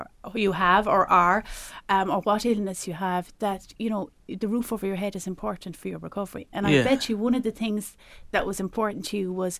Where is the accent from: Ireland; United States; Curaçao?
Ireland; And as Irish people, as in our culture, we're very generous. We're a very hospitable race of people.